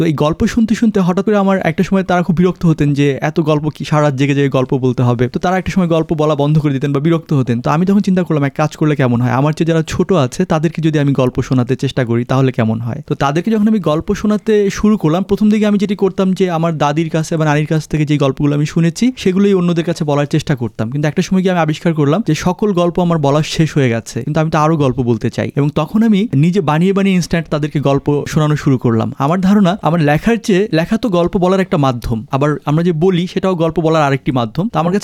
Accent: Kalkini, Dhaka Division, Bangladesh; আমার জন্ম হচ্ছে বাংলাদেশের মাদারীপুর জেলার কালকিনি থানার কয়রে নামে একটা গ্রাম আছে সেখানে, এবং সেটি একদমই অজপাড়া গা।

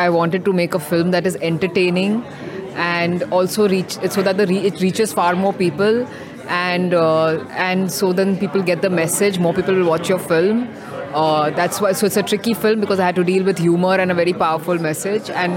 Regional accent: Mumbai, Maharashtra, India; I'm a Sardarni. I am from Bombay, born and brought up in Bombay. That's why my Punjabi is not great, which is why I'm not speaking in Punjabi. I know it, but it's not superb. My dad is from Delhi.

